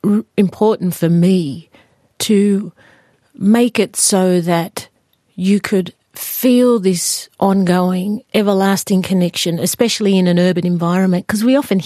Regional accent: Sydney, New South Wales, Australia; born there; I was born on Sydney, but I do not belong here.

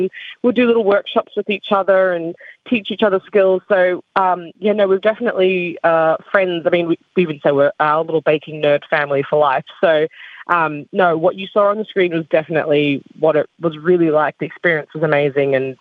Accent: Solomon Islands; Being from the Solomons and then having a lot of people ask, like, oh, where are you from? And I'd be like, oh, the Solomons.

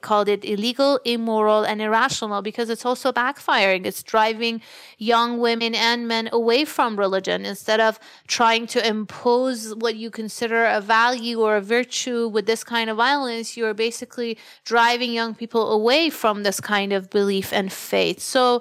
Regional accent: Iran; I grew up in Iran. I lived in Iran when I was a young adult. So I lived through the morality police.

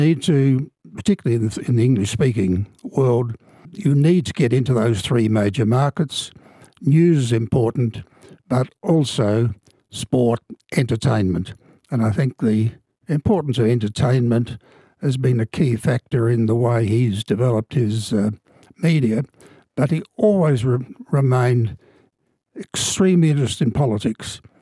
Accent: South Australia, Australia; I came from White Australia, country towns of South Australia

